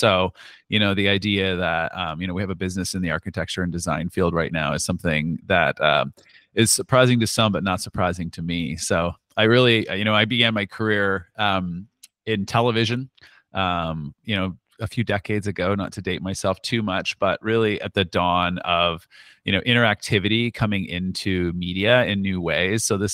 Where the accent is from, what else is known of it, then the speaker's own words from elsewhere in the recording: Canada; I ended up in a communications agency, a global comms agency, and I'm from Canada.